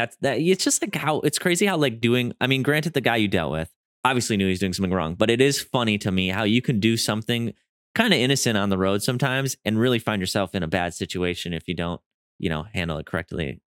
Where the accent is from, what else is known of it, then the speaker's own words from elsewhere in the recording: Wisconsin, United States; That's like one of my, I'm from Wisconsin, but that shower is like, there might be a prison in there as well.